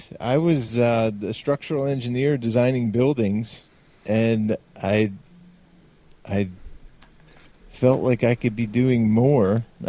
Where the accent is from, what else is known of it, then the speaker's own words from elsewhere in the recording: West Virginia, United States; Where I grew up in a small mountain town in West Virginia, up in the hills. Small coal mining and logging community with a lot of tourism activities.